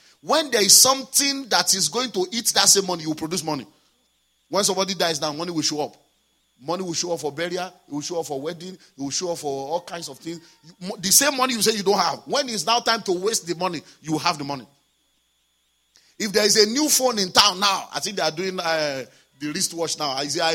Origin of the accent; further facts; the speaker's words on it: Nigeria; now in United Kingdom; So I get that, say, oh, I'm a pastor from Nigeria, these are my books.